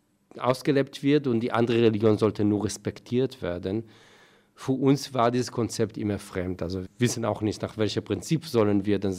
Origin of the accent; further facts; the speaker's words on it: Israel; German is a second language; Ich bin in Kibbutz aufgewachsen. Kibbutz ist dezidiert nicht religiös, sicherlich nicht orthodox. Aber trotzdem, Judentum spielt eine Rolle.